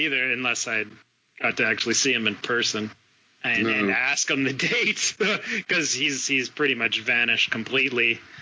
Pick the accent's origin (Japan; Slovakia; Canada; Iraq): Canada; Calgary, Alberta; now in Vancouver, Canada; We grew up in Calgary. We lived together here in Vancouver.